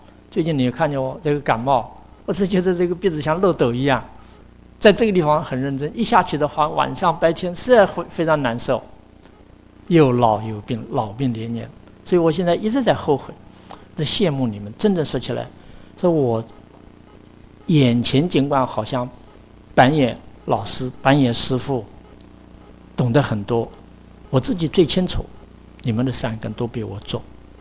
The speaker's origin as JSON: {"language": "Chinese", "country": "China", "said": "在我们中国人的传统的习惯当中，老法师是一个很尊敬的称呼"}